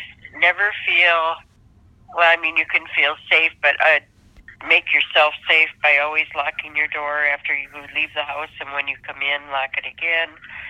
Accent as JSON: {"language": "English", "town": "Detroit", "region": "Michigan", "country": "United States", "tie": "born or raised there", "said": "Well, I grew up in Detroit, which is a big city, and things were always hectic."}